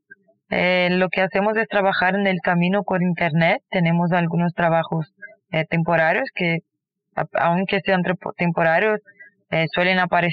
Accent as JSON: {"language": "Spanish", "town": "Brasília", "region": "Federal District", "country": "Brazil", "second_language": "Spanish", "said": "somos de Brasil, la capital de Brasil, o sea que está en el centro."}